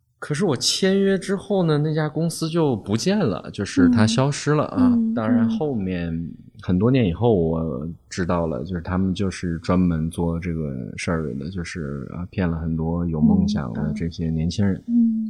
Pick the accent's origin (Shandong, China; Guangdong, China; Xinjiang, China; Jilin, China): Jilin, China; Ji'an; now in Beijing, China; 大学是在吉林省的省会城市长春，因为我的家乡就是吉林的吉安